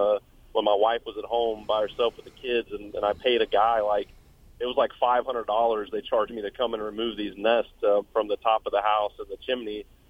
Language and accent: English; Arlington, United States; I am from Arlington, just happened to be passing through the area